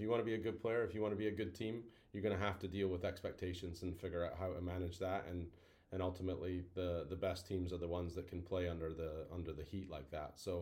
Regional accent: Roslin, Scotland, United Kingdom; now in United States; Yeah, I grew up just outside Edinburgh, a little village called Roslyn.

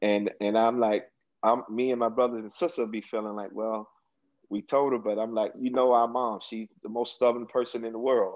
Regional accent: Aurora, Illinois, United States; one in Aurora, my hometown, and the other one in the South Suburbs.

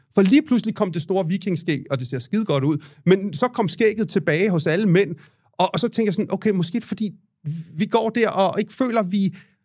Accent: India; det er jo fint nok, jeg er jo selv fra Indien og så videre

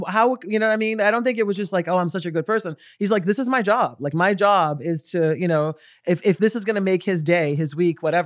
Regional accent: Brazil; No, because I'm from Brazil.

